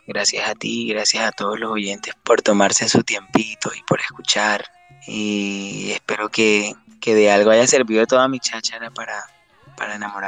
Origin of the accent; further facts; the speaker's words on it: San Salvador, El Salvador; Y ahí en la casa donde yo nací, en San Salvador